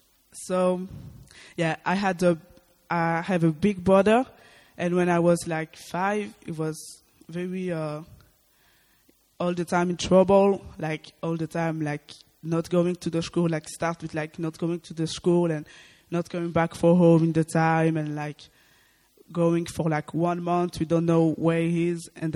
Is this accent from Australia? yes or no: no; Belgium; I come from Belgium, and I'm going to speak a little bit about my story.